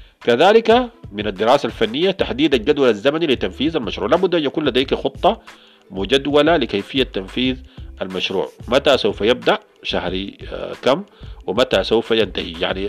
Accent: Sudan; عندنا في السودان مثلا

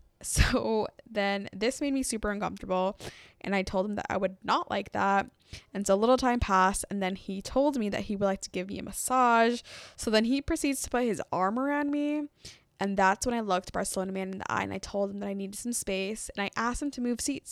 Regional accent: California, United States; marveling at the beautiful Sierra Nevada mountains and my home state of California.

